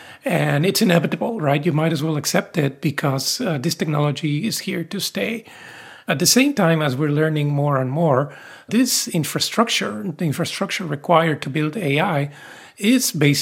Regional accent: Mexico; But as I'm sure Regine from the Philippines or myself from Mexico understand very well, the legacy of colonialism is not over.

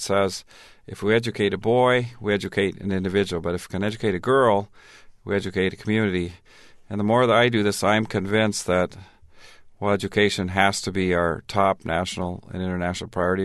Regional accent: Tanzania; also born or lived in Minnesota, United States; Well, I grew up in Tanzania. I was born in Minnesota, Garrison Keillor stock, Minnesota Norwegian Lutheran. But when I was 3 months old, my parents went to Tanzania.

